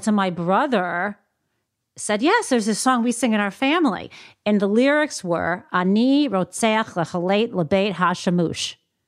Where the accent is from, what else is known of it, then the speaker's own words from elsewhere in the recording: Michigan, United States; So I'm from Michigan.